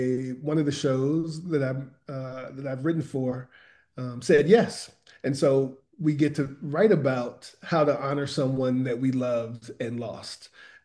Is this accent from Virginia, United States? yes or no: yes; Charlottesville, Virginia, United States; Like I'm from Charlottesville, Virginia